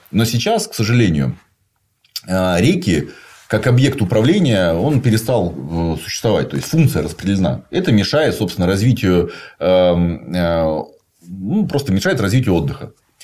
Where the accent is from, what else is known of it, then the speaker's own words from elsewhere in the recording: Siberia, Russia; Так как просто исторически я, ну, действительно, сибиряк, море было скорее бескрайнее море тайги вокруг.